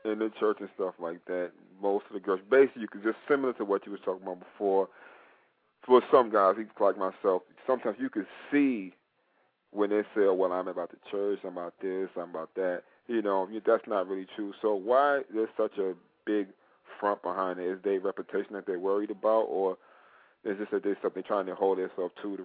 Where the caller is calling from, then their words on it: Brooklyn, New York, United States; I'm calling from Brooklyn, New York.